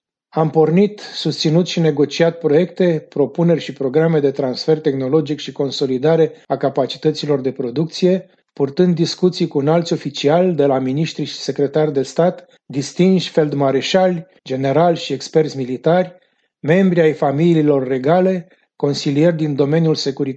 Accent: Craiova, Dolj, Romania; căci am copilărit în Zarva Copiilor din English Parkul Craiovei

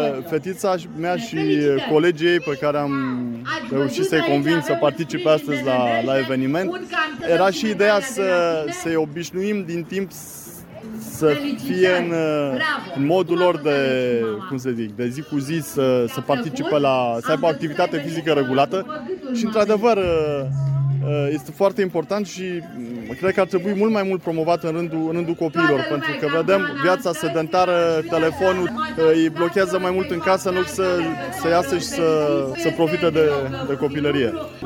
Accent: Oravița, Caraș-Severin, Romania; sunt din Oravița

